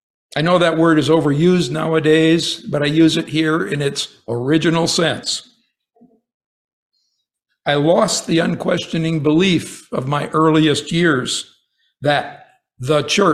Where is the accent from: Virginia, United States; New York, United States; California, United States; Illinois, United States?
New York, United States; Binghamton; I was born in Binghamton, New York, a small city near the Pennsylvania border, about halfway between New York City and Buffalo. We never lived in the city. I was brought up in a combination of small town and farming countryside.